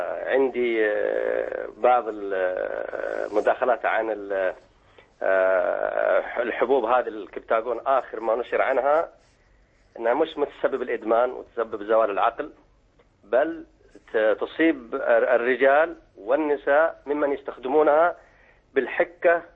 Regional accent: Saudi Arabia; عندنا في السعودية

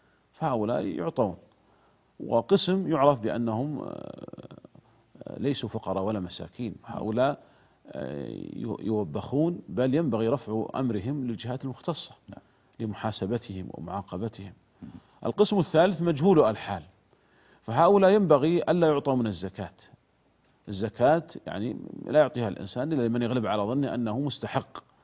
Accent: Saudi Arabia; عندنا في المملكة العربية السعودية

